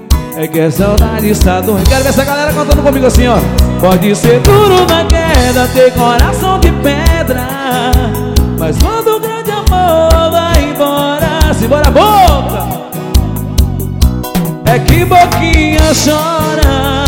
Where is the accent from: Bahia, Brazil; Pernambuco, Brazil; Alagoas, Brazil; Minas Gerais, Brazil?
Bahia, Brazil; Itapetinga; diretamente pra Bom Jesus da Lapa, minha cidade natal, Itapetinga.